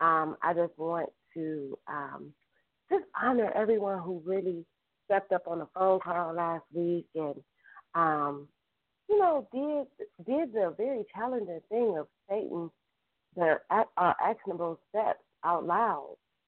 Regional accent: Cleveland, Ohio, United States; Oh, maybe that's a Cleveland term because, oh, yeah, go Cavs. So excuse me, y'all. I'm from Cleveland.

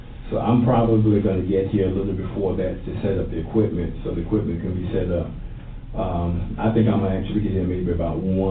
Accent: Virginia, United States; it kind of takes me back, because I was raised in Virginia, and it takes me back to that atmosphere that was going on then

